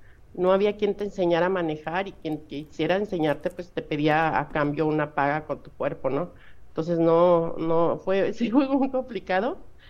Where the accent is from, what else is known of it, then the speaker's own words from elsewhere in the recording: Durango, Mexico; now in Nuevo Laredo, Mexico; soy originaria de Durango y llegué a la ciudad de Nuevo Laredo